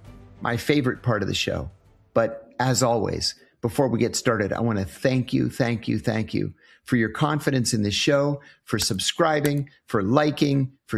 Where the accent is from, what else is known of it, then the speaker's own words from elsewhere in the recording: Eastern Macedonia and Thrace, Greece; English is a second language; I'm a Turk from West Thrace, Thraki, in Greece.